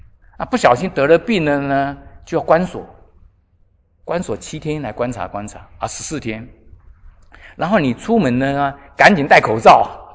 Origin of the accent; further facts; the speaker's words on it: Taiwan; 穿山甲，我们台湾也在吃穿山甲，台湾也没事